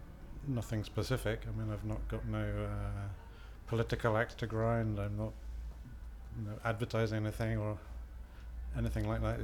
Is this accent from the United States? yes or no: no; Stoke Poges, South East England, United Kingdom; also born or lived in London; I was born in a village called Stoke Poges in Buckinghamshire, west of London, where my parents still live, and went to school around there.